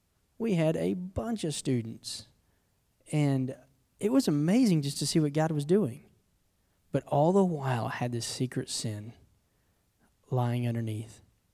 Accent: Choctaw, Oklahoma, United States; now in Fort Worth, United States; and I grew up here in Oklahoma, so I'm an Okie too, okay? So I'm not a native Fort Worthian. What is that? Is that right? I don't know. Not from Cowtown. I'm from Choctaw, Oklahoma.

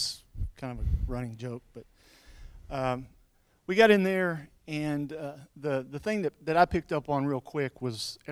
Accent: Westfield, Oklahoma, United States; moved away as an adult; now in Coffeyville, United States; We came over from Westfield, Oklahoma. I don't know if any of you know where that's at, south of Silent Springs.

